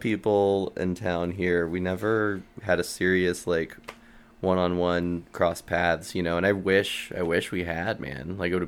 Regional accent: Austin, Texas, United States; Yeah, born and raised in Austin. I was born off, like, you know that hospital off Ben White, South, I guess it's St. David's or something. Yeah, I was born there, and my parents, like, they moved from North Carolina

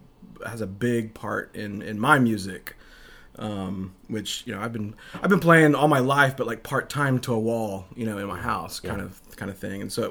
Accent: San Antonio, Texas, United States; You know, I come from San Antonio where we've got if you stack the white pages and the yellow pages, you got a good 2 feet on you know?

